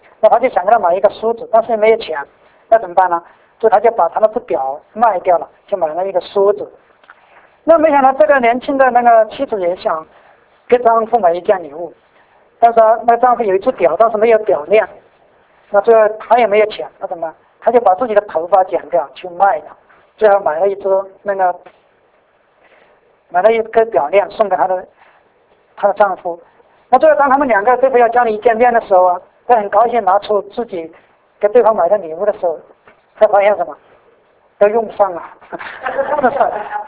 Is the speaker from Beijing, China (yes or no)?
no; Sichuan, China; accent: Sichuan; now in United States; 我普通话还带到四川口音。那我见过说方言的姐妹，所以我在美国我们教会里面有几个弟兄姐妹